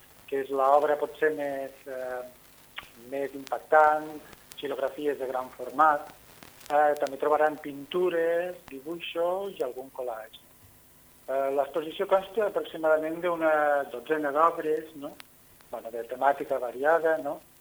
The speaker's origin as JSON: {"language": "Catalan", "town": "Lleida", "region": "Catalonia", "country": "Spain", "said": "jo sóc un artista de Lleida que tinc també força relació amb les Borges Blanques"}